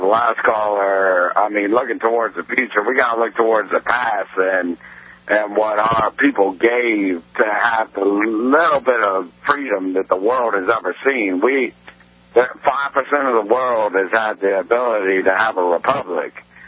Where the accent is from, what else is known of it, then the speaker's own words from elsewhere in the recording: Virginia, United States; I live in Virginia. That's where I grew up in Virginia, next